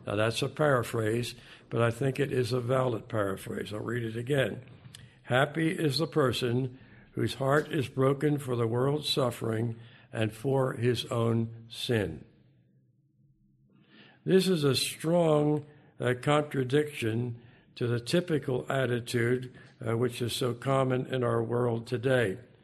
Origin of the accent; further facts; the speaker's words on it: Philadelphia, Pennsylvania, United States; I remember not long ago, up in my hometown of Philadelphia